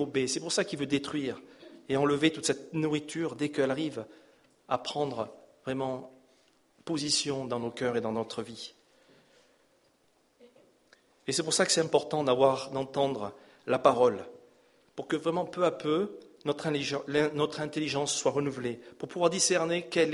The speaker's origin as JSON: {"language": "French", "region": "Bern", "country": "Switzerland", "said": "je suis allemand, je suis originaire de Berne, moi. Mais vous savez, mon suisse allemand, c'est une catastrophe."}